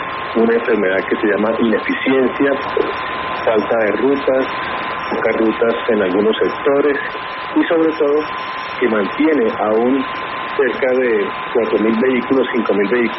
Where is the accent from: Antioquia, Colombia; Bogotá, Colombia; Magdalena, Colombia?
Bogotá, Colombia; hoy somos los bogotanos que estamos pagando las consecuencias.